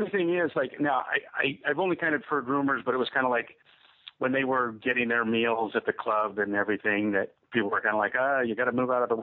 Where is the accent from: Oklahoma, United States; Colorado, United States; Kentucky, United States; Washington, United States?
Washington, United States; Seattle; you know, I'm from Seattle and every jukebox in Seattle had